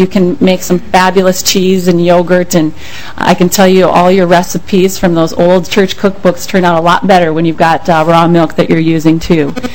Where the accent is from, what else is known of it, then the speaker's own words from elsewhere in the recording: Willmar, Minnesota, United States; But my roots are actually from greater Minnesota. I grew up around the Wilmer area, Atwater, if you know where that's at, central Minnesota. And I grew up on a dairy farm.